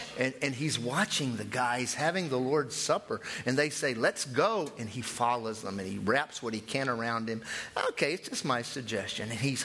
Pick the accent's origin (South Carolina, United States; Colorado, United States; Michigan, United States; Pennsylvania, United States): South Carolina, United States; born there; You see, I was born in South Carolina, and I can put it on if you want me to.